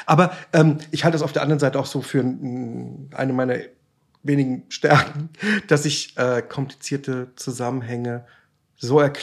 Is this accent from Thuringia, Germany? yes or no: yes; Suhl, Thuringia, Germany; also born or lived in Erfurt; ich bin in Erfurt geboren, bin in Suhl in Thüringen aufgewachsen.